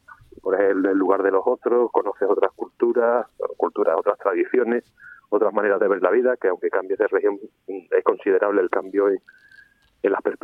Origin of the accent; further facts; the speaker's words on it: Bergara, Basque Country, Spain; born there; Pero de ahí es mi familia, yo me siento de ahí de alguna manera. En el DNI, lo que comentaba el otro día, pone que soy de Vergara, de Guipúzcoa. Mi padre era guardia civil